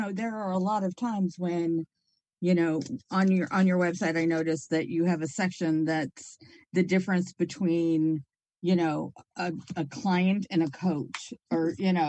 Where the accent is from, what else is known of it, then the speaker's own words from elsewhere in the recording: Washington, United States; Well, I grew up in Washington, so I am so over snow.